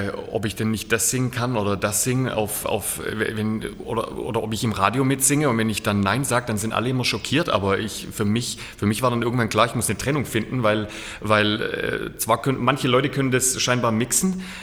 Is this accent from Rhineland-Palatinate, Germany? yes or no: no; Heilbronn, Baden-Württemberg, Germany; Also ich komme direkt aus der Region Heilbronn.